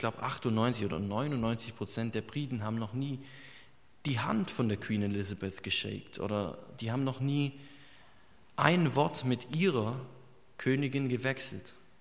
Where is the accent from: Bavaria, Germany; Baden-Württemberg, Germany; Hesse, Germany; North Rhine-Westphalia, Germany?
Bavaria, Germany; Ich komme ja aus Bayern.